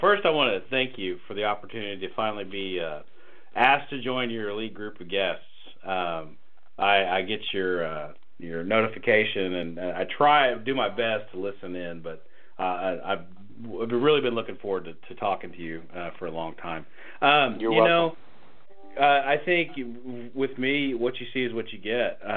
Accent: Tulsa, Oklahoma, United States; So I grew up in Tulsa. My family is originally from Pawhuska, so that is the actual reservation.

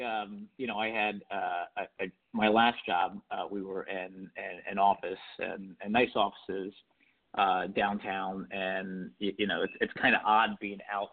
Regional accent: Cincinnati, Ohio, United States; now in Atlantic City, United States; Cincinnati, yeah. I grew up in Cincinnati and somehow traveled. I think I've done a circle around the country and wound back up in Atlantic City. Not originally from New Jersey

